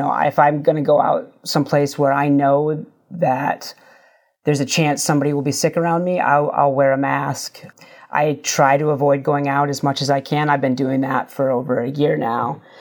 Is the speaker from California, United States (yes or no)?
no; Gladwin, Michigan, United States; I grew up in Gladwin. I spent the first 18 years of my life there.